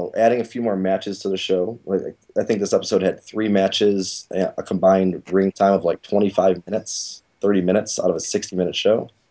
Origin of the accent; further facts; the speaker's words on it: Berwyn, Illinois, United States; Just growing up in Berwyn, it's sort of like a lower to middle class town.